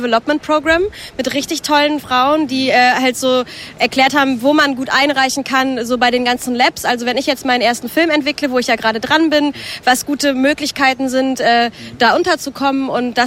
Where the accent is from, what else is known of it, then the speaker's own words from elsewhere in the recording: North Rhine-Westphalia, Germany; Ich komme irgendwie aus dem Ruhrgebiet